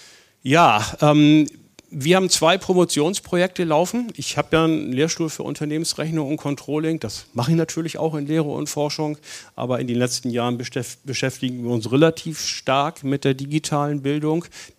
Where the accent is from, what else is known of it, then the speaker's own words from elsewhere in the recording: Germany; denn ich komme ja aus Deutschland, dann machen wir es Deutsche, ne?